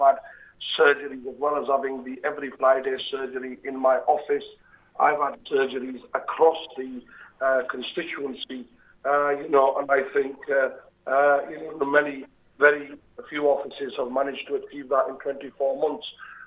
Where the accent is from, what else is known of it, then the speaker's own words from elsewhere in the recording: Bradford, Yorkshire and the Humber, United Kingdom; I'm born and bred in Bradford. I've lived here my whole life. I have a young family in Bradford now. Bradford is my home.